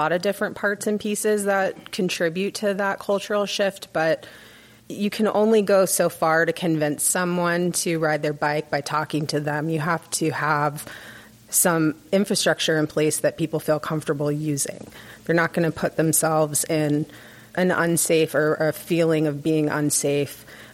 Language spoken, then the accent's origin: English; Florida, United States; the South, and I'm from the South, so this is, I'm talking about myself as well. I'm from Florida.